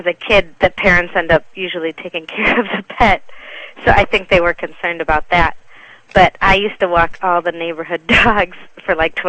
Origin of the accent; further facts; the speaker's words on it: Chicago, Illinois, United States; Well, I grew up in the Chicago area